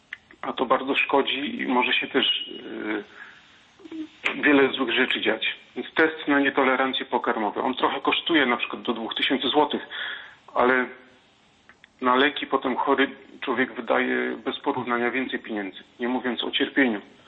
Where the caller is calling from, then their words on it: Wrocław, Lower Silesian Voivodeship, Poland; z Wrocławia. Pozdrawiam ojca, panią doktor.